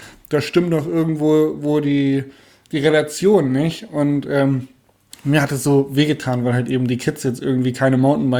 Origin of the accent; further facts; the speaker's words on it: Hanover, Lower Saxony, Germany; ich bin ja Hannoveraner, ne?